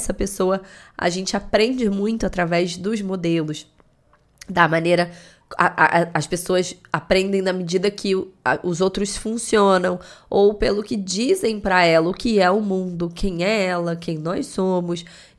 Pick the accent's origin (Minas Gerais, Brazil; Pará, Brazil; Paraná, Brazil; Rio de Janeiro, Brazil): Rio de Janeiro, Brazil; Eu morei um tempo em São Paulo, sou carioca, moro no Rio, a vida inteira no Rio, mas passei algumas temporadas morando em São Paulo por conta do trabalho do meu filho